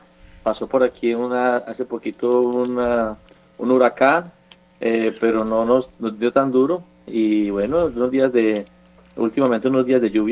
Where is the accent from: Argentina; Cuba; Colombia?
Colombia; Medellín, Antioquia; born there; nací en Medellín, soy colombiano, nací en Medellín, este mes cumplí 46 años